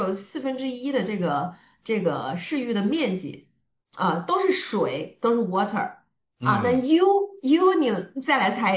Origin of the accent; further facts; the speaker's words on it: Wuhan, Hubei, China; 其实作为一个土生土长的武汉人的话，我到外地去了之后，然后其实我真的非常非常有那种心切的感觉啊，就是非常想回到武汉